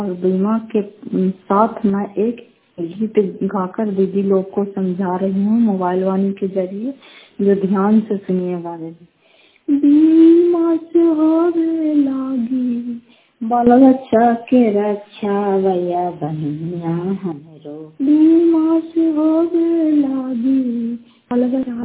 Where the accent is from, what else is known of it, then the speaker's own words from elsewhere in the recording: Fatehpur, Bihar, India; घर फतेहपुर पंचायत मकरौता जिला नालंदा करारपसरा ब्लॉक की निवासी हूँ